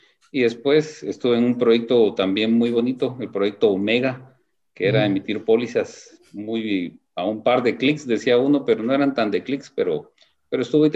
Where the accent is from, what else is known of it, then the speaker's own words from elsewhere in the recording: Antigua Guatemala, Sacatepéquez, Guatemala; born there; Yo soy panza verde de corazón, nací allá en Antigua Guatemala en el año 76, pueden hacer los cálculos y si no, pues 45 años estoy a punto de cumplir.